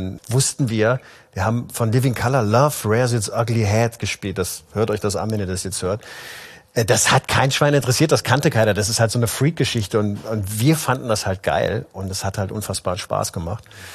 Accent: Neuwied, Rhineland-Palatinate, Germany; in so einer Stadthalle in Neuwied, wo ich aufgewachsen bin

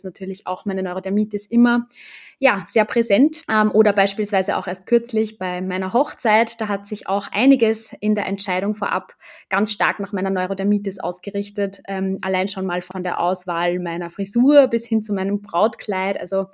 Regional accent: Austria; ich komme aus Österreich

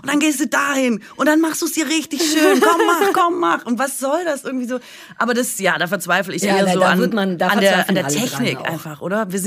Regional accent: Baden-Württemberg, Germany; Ich bin Schwäbin

